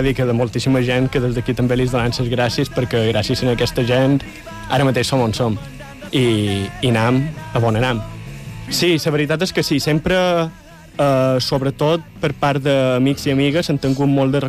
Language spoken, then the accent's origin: Catalan; Balearic Islands, Spain; now in Barcelona, Spain; nosaltres som mallorquins, no? Anem a cridar-ho ben fort. Som mallorquins, som de Mallorca